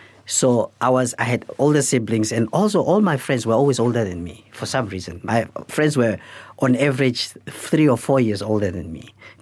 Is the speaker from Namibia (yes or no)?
yes; Grootfontein, Otjozondjupa, Namibia; when I grew up in Grootfontein, the town had about just over 3,000 residents.